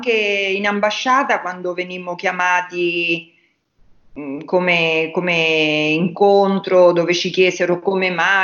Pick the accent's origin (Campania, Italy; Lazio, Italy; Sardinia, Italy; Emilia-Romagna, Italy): Lazio, Italy; Sydney, considerando che noi veniamo dalla provincia di Roma